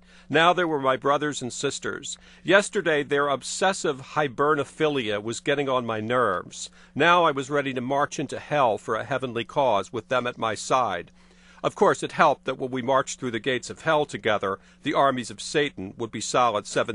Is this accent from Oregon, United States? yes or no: no; Philadelphia, Pennsylvania, United States; And I grew up in Philadelphia, and people in Philadelphia don't care about college football.